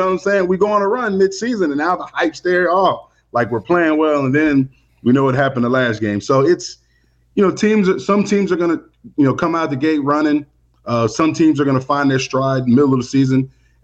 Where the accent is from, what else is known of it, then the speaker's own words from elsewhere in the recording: Florida, United States; I'm from Florida, so we both.